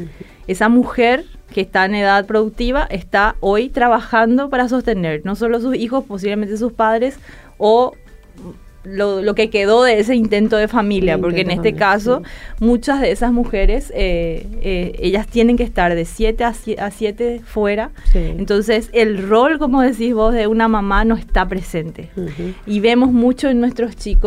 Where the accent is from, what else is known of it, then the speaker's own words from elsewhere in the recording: Argentina; born there; also born or lived in Brazil; Mi, sí, mamá creció en Argentina, yo nací en Argentina.